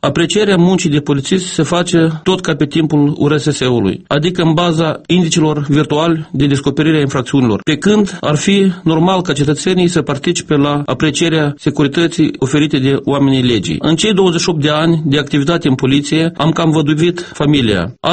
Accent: Cioara, Hîncești District, Moldova; Cioara e satul meu de Baștină. O părticică din sufletul meu a rămas acolo.

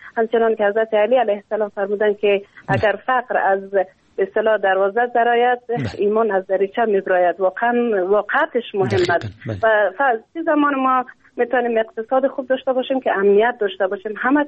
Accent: Afghanistan; من واقعا افتخار دارم که من افغان هستم

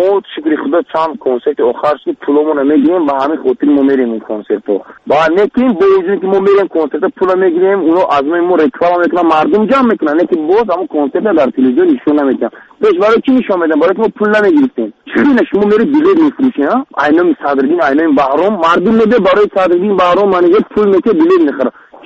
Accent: Tajikistan; در همین تاجیکستان ما چقدر لهجه هست

